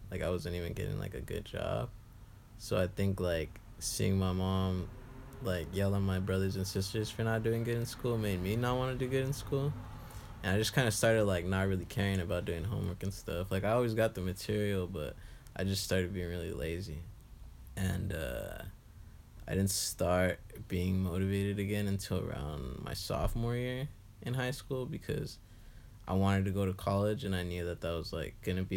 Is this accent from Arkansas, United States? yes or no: no; Covina, California, United States; I'm from Covina, California. Okay. It's like 30 minutes from LA.